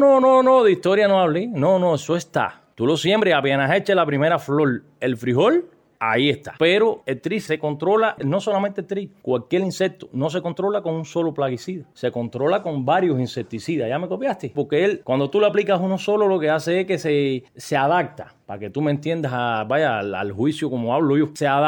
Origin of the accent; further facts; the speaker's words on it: Cumanayagua, Cienfuegos, Cuba; Yo tengo 37 años, yo soy nativo de Cumanayagua y hace 16 años conocí a la mujer mía y vine para aquí.